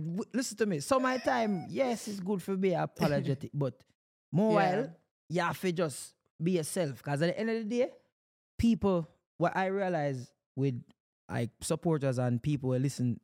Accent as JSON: {"language": "English", "country": "Jamaica", "tie": "born or raised there", "said": "Instead of like me, I grew up in Jamaica."}